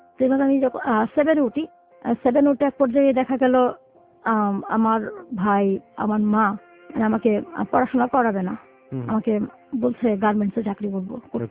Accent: Chittagong, Chittagong Division, Bangladesh; আমার বাড়ি চিটাগং।

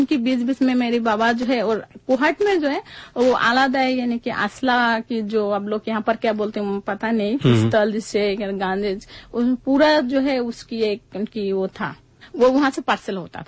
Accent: Bangladesh; born there; আমার জন্ম বাংলাদেশে, আমি একটা মুক্তিযুদ্ধের মেয়ে ছিলাম।

